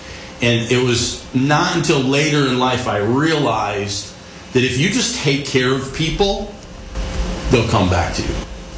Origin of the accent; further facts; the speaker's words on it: New York, United States; I grew up in New York. I kind of grew up in two places. One being the city, but that's not where my mom was from. And when we moved out of the city, we went back into central New York.